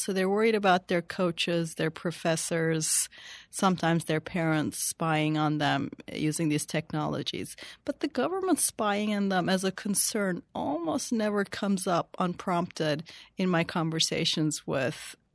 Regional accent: Turkey; in places like my home country, Turkey

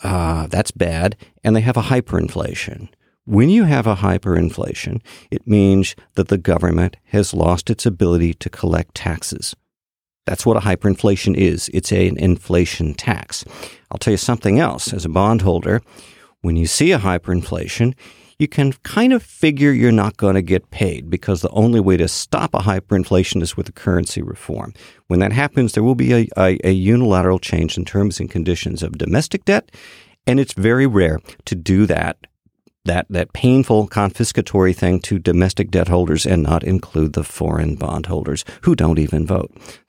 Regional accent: Boston, Massachusetts, United States; I have to first explain that I am from Boston.

